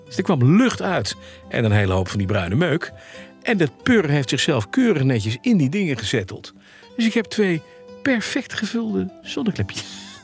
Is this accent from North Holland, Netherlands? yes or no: yes; Heemstede, North Holland, Netherlands; Ik kom uit Heemstede, dat is in het westen.